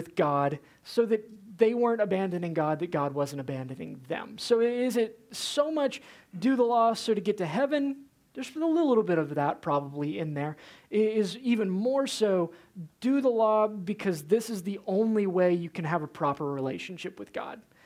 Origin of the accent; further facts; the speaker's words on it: Georgia, United States; I grew up in the Bible Belt in North Georgia, and I guess Middle Georgia.